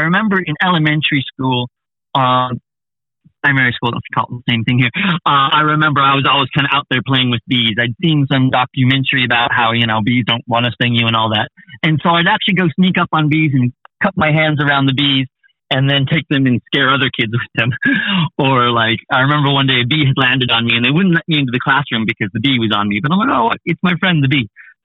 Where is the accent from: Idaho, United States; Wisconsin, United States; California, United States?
California, United States; Newport Beach; born there; Yeah, I was born in California in Newport Beach.